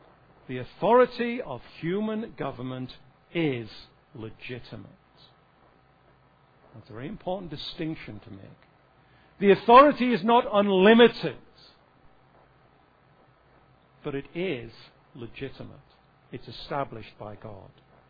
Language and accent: English; England, United Kingdom; now in United States; I somewhat quake here, standing here as an Englishman preaching this sermon to Americans.